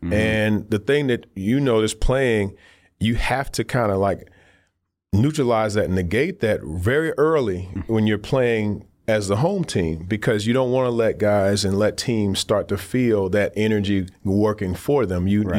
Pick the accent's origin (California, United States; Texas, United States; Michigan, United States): Michigan, United States; Detroit; now in New York, United States; When I came from Detroit, I think a lot of people, because of my laid-back demeanor, a lot of people were like, that's kind of an interesting choice.